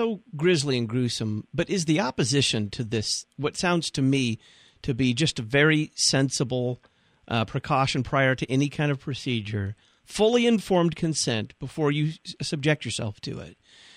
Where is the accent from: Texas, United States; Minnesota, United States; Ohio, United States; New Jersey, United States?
Texas, United States; Down in Texas, that's my home state.